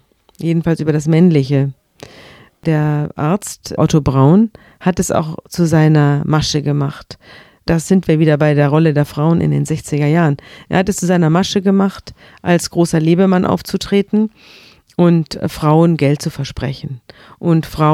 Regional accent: Munich, Bavaria, Germany; ich kenne diese Lokale alle, ich komme ja aus München, deswegen ist mir das alles sehr wohl bekannt, auch die Kaulbachstraße und so, auch Pöcking.

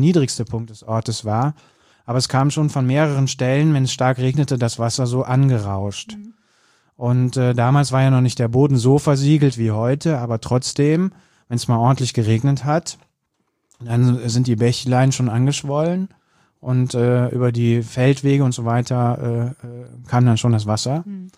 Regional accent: North Rhine-Westphalia, Germany; ich bin am Land groß geworden, im Bergischen Land

